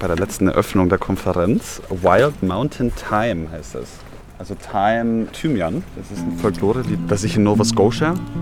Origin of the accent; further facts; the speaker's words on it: Bavaria, Germany; Ich komme ja aus Bayern, aus dem Dorf.